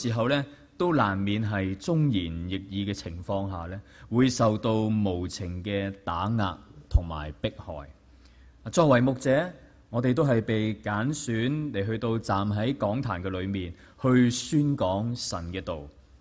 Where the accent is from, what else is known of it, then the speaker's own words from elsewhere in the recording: China; 我们作为中国人都很记得这一幕的情景，